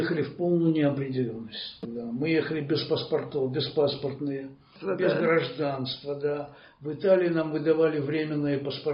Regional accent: Belarus; now in Australia; Я уезжал не с Украины, а из Белоруссии

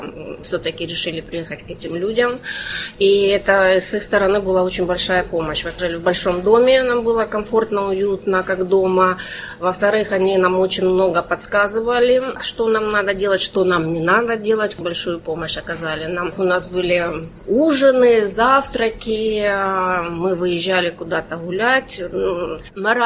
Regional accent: Donetsk, Donetsk Oblast, Ukraine; also born or lived in Dnipro; now in Australia; Мы вообще сами из Донецка. В 2014 году мы Донецк покинули, переехали в Днепропетровск.

